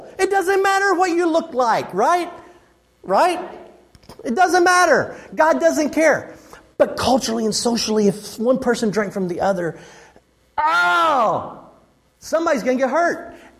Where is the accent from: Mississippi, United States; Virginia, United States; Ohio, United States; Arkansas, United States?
Arkansas, United States; I mean, vaguely in my mind, do I remember growing up in Arkansas, seeing the old pictures of this.